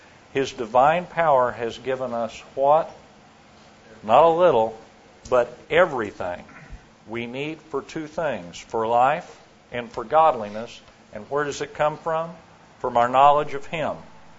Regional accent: Oklahoma City, Oklahoma, United States; I said my name … I'm from Oklahoma City, married to my bride, Neanne. We've been married for 34 years.

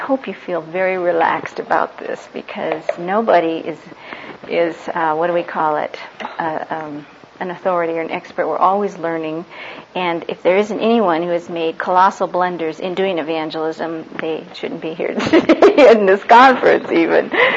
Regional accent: Los Angeles, California, United States; He's pastor of my home church in Los Angeles. I grew up in Los Angeles and met the Navs and so forth there.

